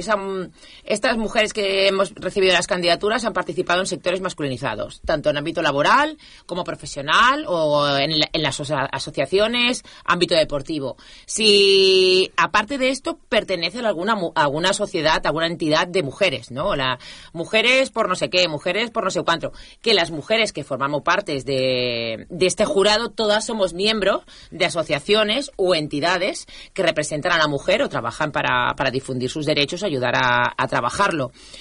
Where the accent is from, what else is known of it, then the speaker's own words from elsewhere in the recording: Seville, Andalusia, Spain; born there; yo nacida soy en Sevilla, en el Hospital Virgen del Rocío. Anda, de casualidad, pero y mi familia es de Utrera